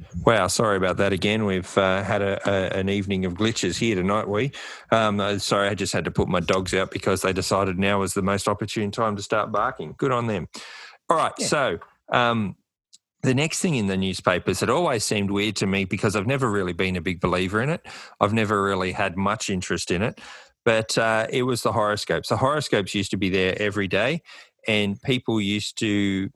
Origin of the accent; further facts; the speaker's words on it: New South Wales, Australia; when I grew up in New South Wales, we weren't too far from the Queensland border.